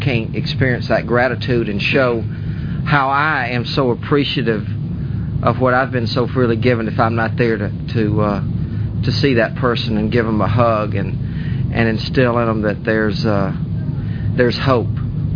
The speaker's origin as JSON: {"language": "English", "town": "Memphis", "region": "Tennessee", "country": "United States", "said": "I am an addict from Memphis"}